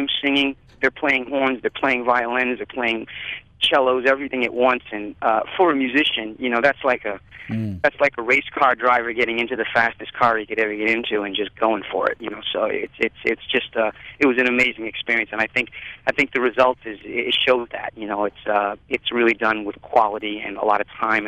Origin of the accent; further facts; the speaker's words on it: Providence, Rhode Island, United States; I mean, I grew up in Providence, Rhode Island, where I don't know if you're aware … you know, a really great R&B singer that's done well for himself, and I went to high school with his nephews